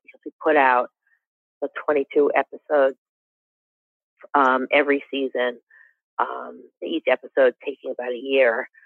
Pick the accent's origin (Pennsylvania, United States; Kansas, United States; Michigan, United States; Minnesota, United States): Pennsylvania, United States; Philadelphia; I'm from Philadelphia, so I spent a lot of time on the East Coast.